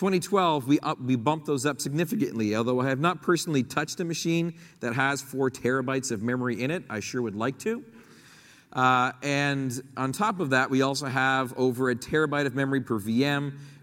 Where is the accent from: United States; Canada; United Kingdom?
Canada; That's very near and dear to my heart, being a Canadian, because we like to keep stuff north of the 49th parallel in Canada by Canadians in Canadian data centers